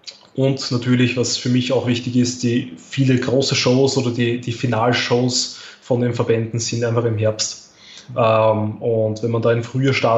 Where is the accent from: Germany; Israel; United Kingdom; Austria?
Austria; Eventuell werde ich die GNBF kann ich leider nicht wirklich als Österreicher mitmachen